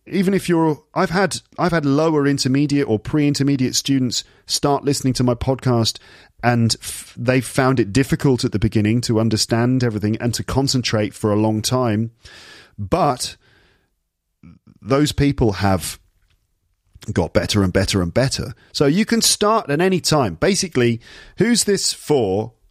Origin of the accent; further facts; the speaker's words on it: London, United Kingdom; accent: received pronunciation; also born or lived in Midlands; my personal background is that I'm from the UK. I'm from England. Grew up in West London. And then when I was about 10 years old, moved to the Midlands in England. I speak with probably received pronunciation, RP. That's my accent.